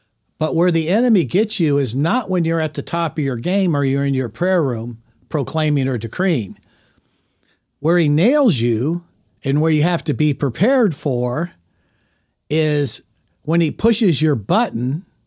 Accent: Los Angeles, California, United States; moved away; the traffic and automobile type situations that I grew up with in Los Angeles, not making excuses, but sometimes I drive like I'm from Los Angeles and I've been gone there for 50 years

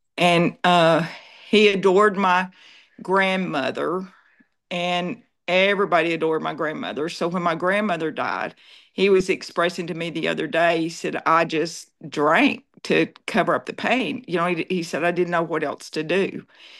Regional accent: Arkansas, United States; I grew up in Arkansas, and my grandmother always said I was very hard-headed and stubborn.

